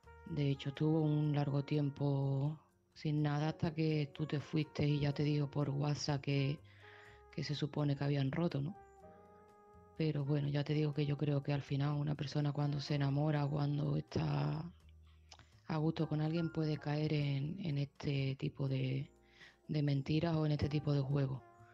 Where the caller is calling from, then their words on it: Seville, Andalusia, Spain; de Sevilla